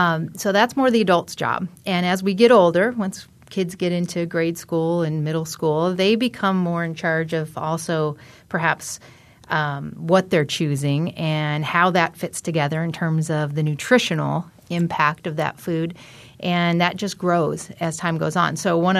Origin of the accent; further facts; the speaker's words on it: Iowa, United States; I tend to be a pork lover because I grew up in Iowa.